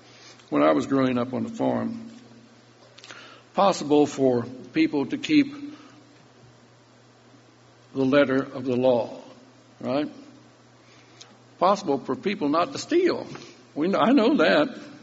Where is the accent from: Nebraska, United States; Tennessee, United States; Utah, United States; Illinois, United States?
Illinois, United States; And my home state was Illinois.